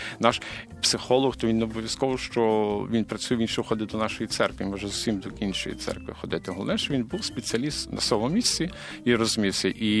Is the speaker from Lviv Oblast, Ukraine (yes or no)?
yes; Lviv Oblast, Ukraine; бо я з родом з Львівщини